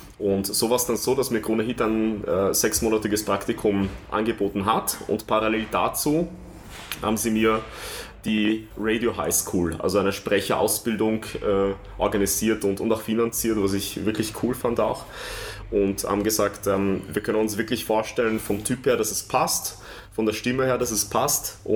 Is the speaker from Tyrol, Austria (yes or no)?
no; Vienna, Austria; Und als Wiener hat man immer einen Bezug zu diesem Verein auch gehabt.